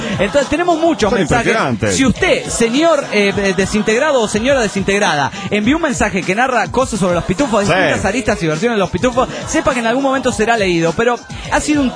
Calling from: San Ignacio, Misiones, Paraguay; Hola, soy … de San Ignacio en Paraguay.

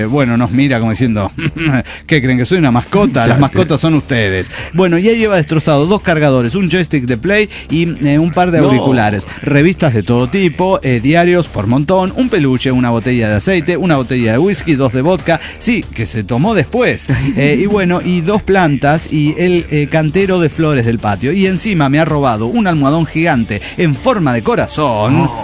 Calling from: San Luis, Argentina; de la Sierra de San Luis, Argentina.

